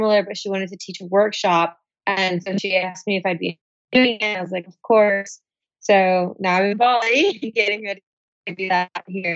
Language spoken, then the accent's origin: English; Florida, United States; now in Los Angeles, United States; And then all of a sudden, I was living in LA randomly because I'm from Florida.